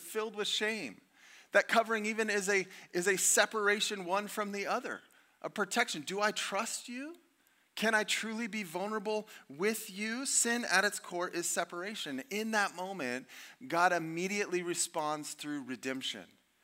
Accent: Las Vegas, Nevada, United States; I'm not Greek. I was raised in Vegas and did a lot of ministry in the west side of Chicago

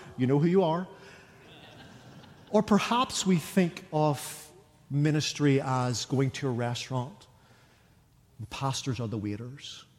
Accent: Ireland; this triple degree heat is killing me as an Irishman.

